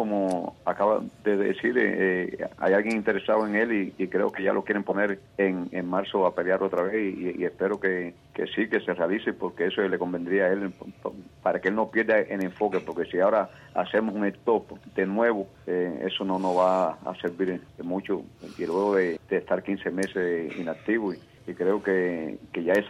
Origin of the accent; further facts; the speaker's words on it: Cuba; yo soy cubano